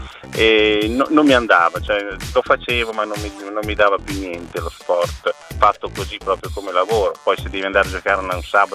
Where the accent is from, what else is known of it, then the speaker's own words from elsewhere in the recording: Ravenna, Emilia-Romagna, Italy; sono di Ravenna